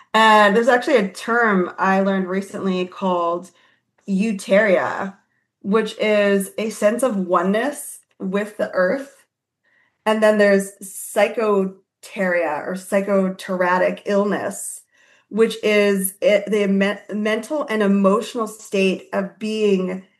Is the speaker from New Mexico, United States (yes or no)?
yes; New Mexico, United States; I like the desert too. I'm from New Mexico, so.